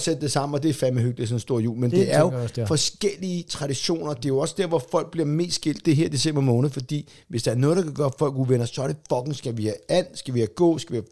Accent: Solrød Strand, Zealand, Denmark; Jeg cyklede over en time rundt i Solrød Strand, hvor jeg har været, hvor jeg voksede op i 18 år.

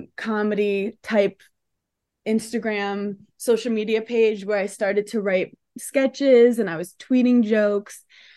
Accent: New York City, New York, United States; I'm from New York City, and I feel like the East Coast of America has a certain, like, like a chutzpah

